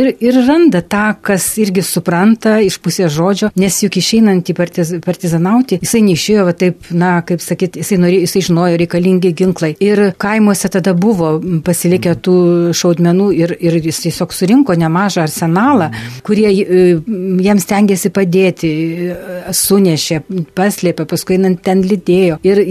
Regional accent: Dzūkija, Lithuania; Taigi jie dzūkai, aš pats dzūkas

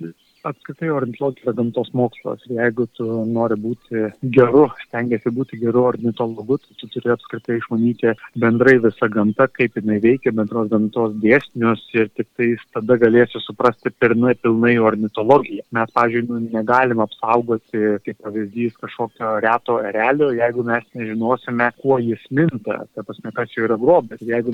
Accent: Kaunas County, Lithuania; augau Jonavos rajone, tokiam miškų apsuptame kaime, kur tikrai nebuvo ir daug vaikų. Taip pat mano tėtis buvo miškininkas, vasaras leidau pas senelius Merkinėje, Dzūkijoje, kurią be proto myliu.

